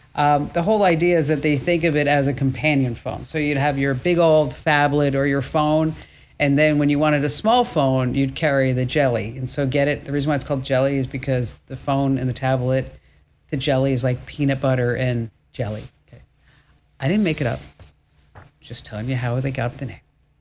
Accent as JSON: {"language": "English", "region": "New Jersey", "country": "United States", "said": "I'm from New Jersey, spent a lot of time in New York."}